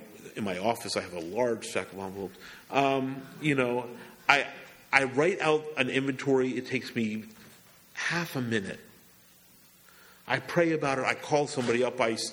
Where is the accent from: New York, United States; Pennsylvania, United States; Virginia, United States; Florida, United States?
Pennsylvania, United States; Philadelphia; Now, I'm a Philadelphian, and I love Philadelphia. And all my friends were in Philadelphia.